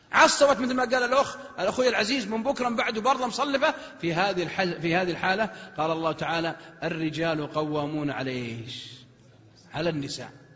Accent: Al-Qassim, Saudi Arabia; إن كانت عندنا في القصيم تقول لها يا بعد أهل القصيم

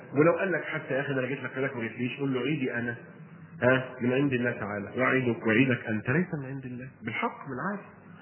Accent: Egypt; ان احنا كلنا مصريين يحكمنا قانون مصر

